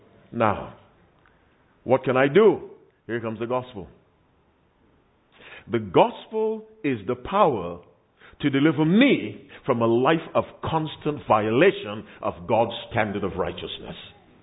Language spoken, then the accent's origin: English; Michigan, United States; And I'm from Michigan, no snowstorms.